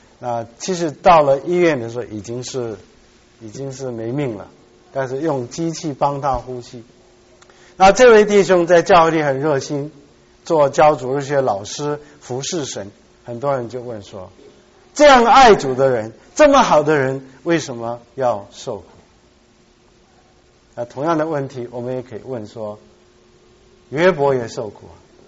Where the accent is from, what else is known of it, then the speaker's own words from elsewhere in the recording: South Korea; also born or lived in Shandong, China; 我是山东人，在韩国长大，我是吃辣椒长大，所以会做韩国泡菜。